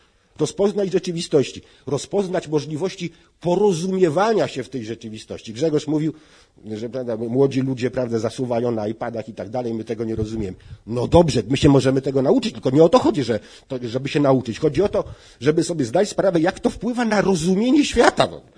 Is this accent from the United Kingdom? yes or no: no; France; Jako Francuz mogę to powiedzieć.